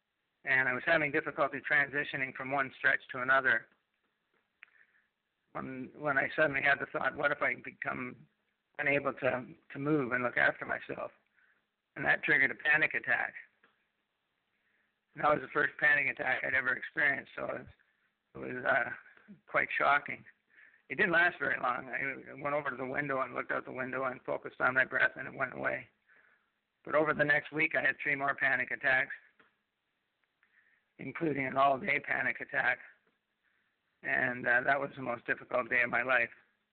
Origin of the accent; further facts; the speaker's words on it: Canada; I'm a Canadian. I live on Manitoulin Island in Ontario, the province of Ontario. I've lived here for 3 years.